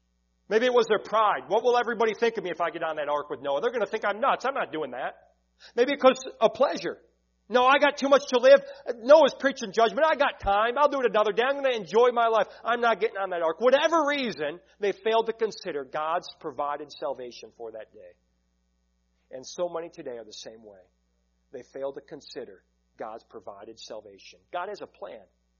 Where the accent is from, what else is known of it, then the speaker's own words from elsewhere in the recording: Lemont, Illinois, United States; Back when we were kids, I grew up in Lamont, Illinois. It seemed like Tornado Alley.